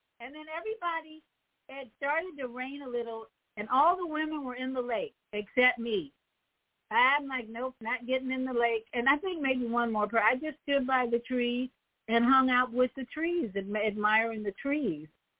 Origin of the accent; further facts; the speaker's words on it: Chicago, Illinois, United States; and I'm from Chicago. I was born and raised in Chicago.